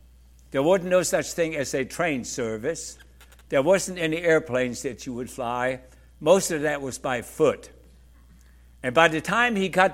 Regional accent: Freiburg, Baden-Württemberg, Germany; In Europe, for instance, close to my hometown, Freiburg, Germany

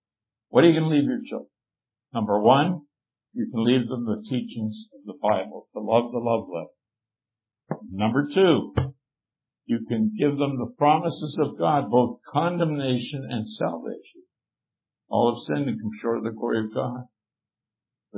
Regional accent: Canada; back when I was growing up in Canada

